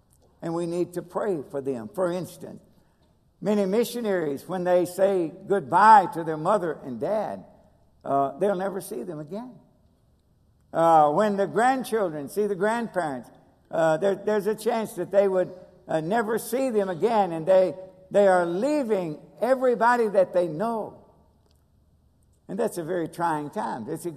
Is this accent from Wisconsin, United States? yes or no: no; Kentucky, United States; hey, I'm from Kentucky. We have a hard time with English.